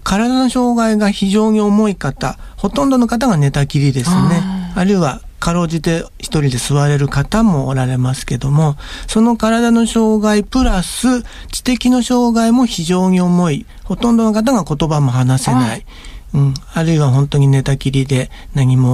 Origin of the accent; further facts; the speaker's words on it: Kansai, Japan; 元々私はあの関西出身でして